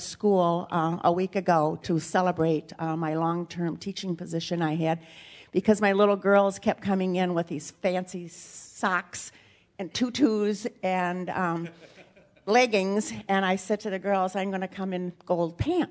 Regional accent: Lake Geneva, Wisconsin, United States; But I'm from Lake Geneva.

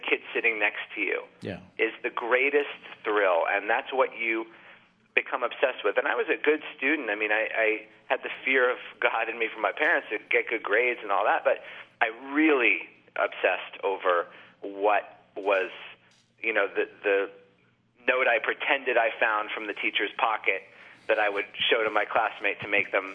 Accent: Boston, Massachusetts, United States; Well, you know, I'm from Boston, so yeah.

